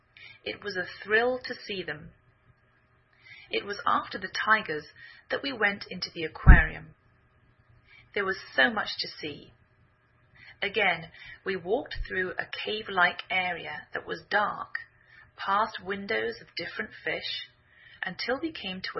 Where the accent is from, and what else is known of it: England, United Kingdom; now in United States